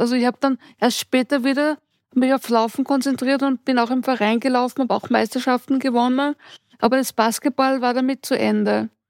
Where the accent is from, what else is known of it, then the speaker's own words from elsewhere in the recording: Linz, Upper Austria, Austria; Ich bin aus Oberösterreich, aus Linz.